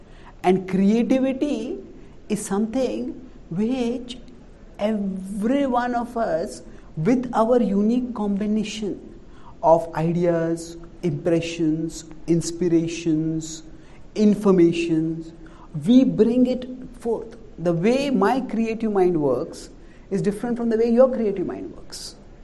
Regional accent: India; And I come from India where cricket is a very popular game.

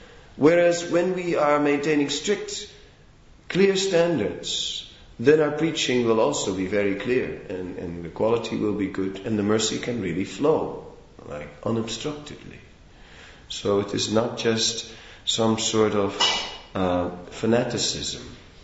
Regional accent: Antwerp, Flanders, Belgium; Well, I do. I grew up in Antwerp.

